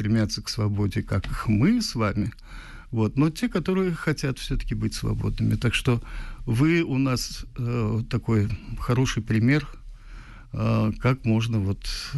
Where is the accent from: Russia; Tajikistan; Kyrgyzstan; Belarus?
Tajikistan; Russian is a second language; Я родился в Таджикистане, там вырос, у меня второй родной язык персидский, таджикский. Я никогда не был гражданином России, Господь меня миловал от такого горя. Так что теперь я живу с двумя паспортами, гражданина Таджикистана и гражданина Грузии.